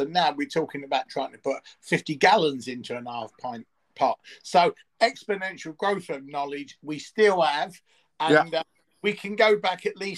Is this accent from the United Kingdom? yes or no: yes; East London, London, United Kingdom; okay, remember I'm from East London